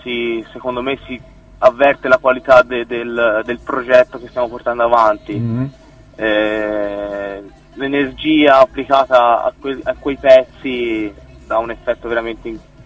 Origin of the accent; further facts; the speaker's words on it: Pontedera, Tuscany, Italy; Noi siamo di Pontedera e dintorni, che è vicino a Pisa.